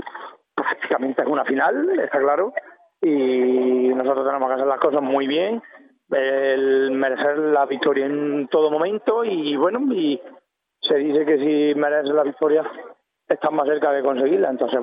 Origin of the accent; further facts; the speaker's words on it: Puente Genil, Andalusia, Spain; yo soy de Puente Genil, que en el único sitio al que yo he salido de Puente Genil ha sido aquí a Pedrera